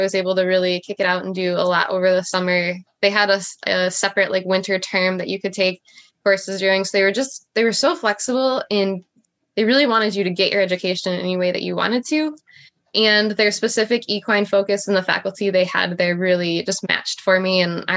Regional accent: Michigan, United States; which sounds counterintuitive to say it because I'm from Michigan, but I still went away for undergrad

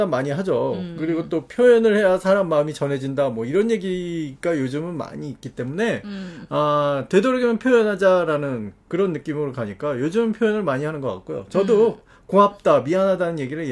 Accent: South Korea; 이거는 아무래도 저는 한국 사람적인 개념이니까

